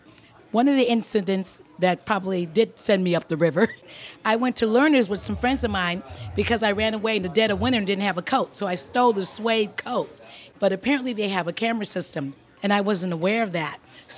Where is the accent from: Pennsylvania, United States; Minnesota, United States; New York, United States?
New York, United States; Rochester; I grew up in Rochester, New York.